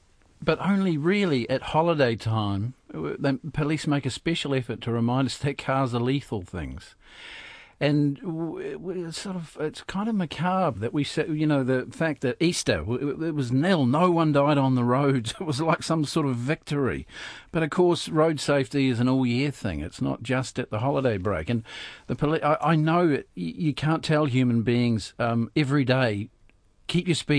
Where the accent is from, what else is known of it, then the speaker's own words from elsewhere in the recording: Dunedin, Otago, New Zealand; And every time we go out, I'm from Dunedin, I'm always checking my wallet and making sure there is some money in it.